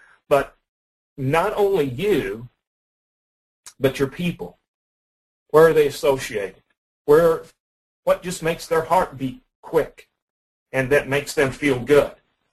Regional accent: Illinois, United States; I grew up in the state of Illinois. Even though I live in Texas now, and the people think that I'm a Texan, I am not a Texan. I am an Illinois dude

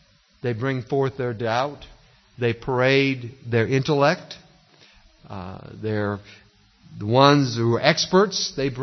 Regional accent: Northampton, Massachusetts, United States; In fact, the church I grew up in Massachusetts was the first church in Northampton, Massachusetts.

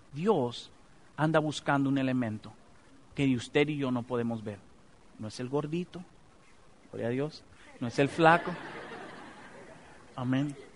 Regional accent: Dominican Republic; Yo no puedo ser pastor en esa iglesia porque yo no nací en México. Bueno, aprendemos ahí, échemele salsa a los tacos y yo predico en español y en dominicano, ¿no?

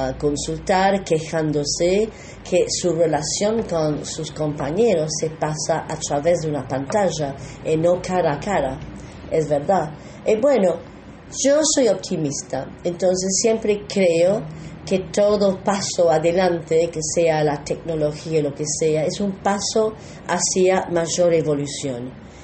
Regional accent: Belgium; Yo vengo de Bélgica, por ejemplo

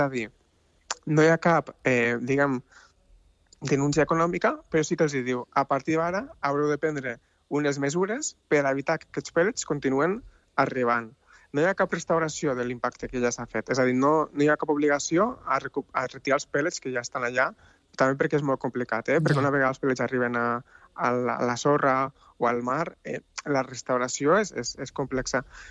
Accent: Tarragona, Catalonia, Spain; now in Basque Country, Spain; jo sóc de Tarragona, però jo estic vivint al País Basc

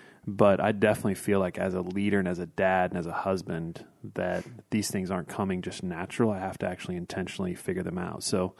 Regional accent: Midwest, United States; And we grew up in the Midwest, both my wife and I. So we anticipated seasons.

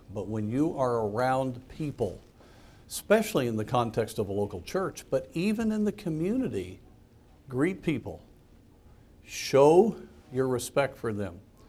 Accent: United States; I'm still proud to be an American. I'm unapologetic about being an American.

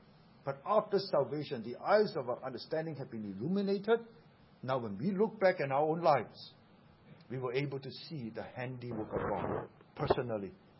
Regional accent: Seremban, Negeri Sembilan, Malaysia; That's how I grew up in Seremban

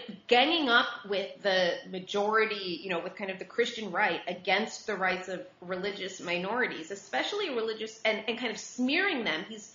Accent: United States; purports to represent me as an American Jew

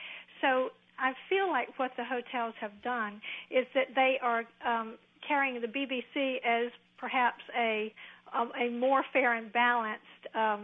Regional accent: United States; But as an American, it's very disturbing to know

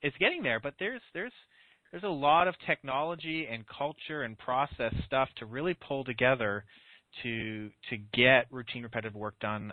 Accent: Canada; moved away; I am Canadian. I'm a proud Canadian. Yeah, I haven't lived there for 10 years probably

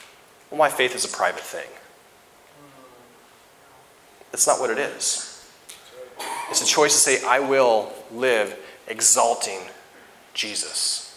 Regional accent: Naselle, Washington, United States; I'm a nobody from Nassau, Washington, who's educated at Clatsop Community College.

